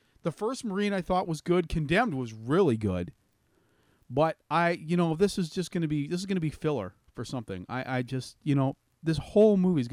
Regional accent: Vancouver, British Columbia, Canada; Principal photography will begin June 11th in Vancouver, in my hometown. My hometown is going to get soiled by this idiot. This guy is going to soil the sacred grounds of Vancouver, British Columbia, my hometown.

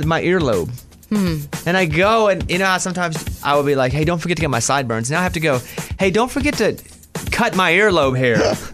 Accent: Arkansas, United States; Because I grew up in Arkansas and he was in Arkansas and he was the king of country.

